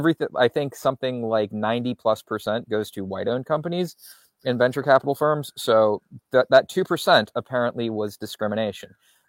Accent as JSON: {"language": "English", "region": "the South", "country": "United States", "said": "And I come from the South."}